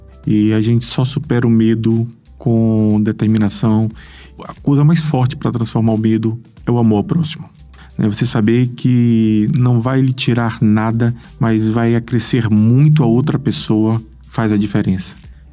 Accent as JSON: {"language": "Portuguese", "town": "Salvador", "region": "Bahia", "country": "Brazil", "said": "eu sou de Salvador"}